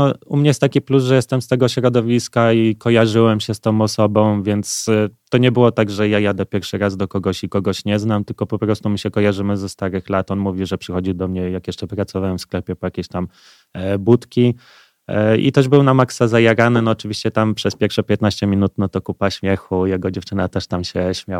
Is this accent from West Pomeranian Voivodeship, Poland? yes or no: no; Warsaw, Masovian Voivodeship, Poland; Ja mówię, w Łodzi, ale jestem z Warszawy.